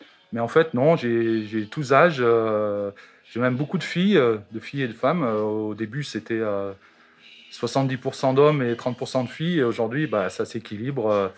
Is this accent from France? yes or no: yes; Valence, Auvergne-Rhône-Alpes, France; je suis originaire de Valence.